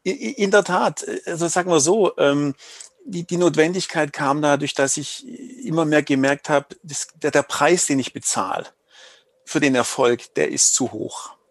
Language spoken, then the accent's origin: German; Baden-Württemberg, Germany; Also wie man es hört, ich komme aus dem Schwäbischen.